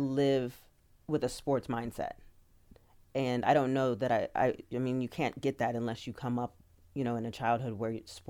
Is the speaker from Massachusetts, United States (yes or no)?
no; Portland, Oregon, United States; So growing up in Portland, you have a real sense of naivete.